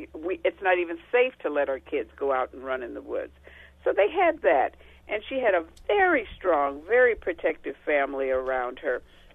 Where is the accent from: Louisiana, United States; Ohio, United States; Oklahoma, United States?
Ohio, United States; Cleveland; And I grew up in Cleveland, Ohio, which was a big city. I didn't grow up in the South.